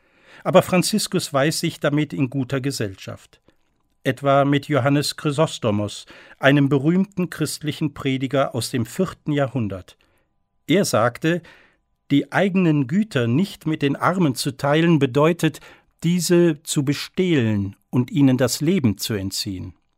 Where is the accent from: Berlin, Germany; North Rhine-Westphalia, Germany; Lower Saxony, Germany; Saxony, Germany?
North Rhine-Westphalia, Germany; Cologne; Ihr Motiv erinnert mich an meine Heimatstadt am Rhein.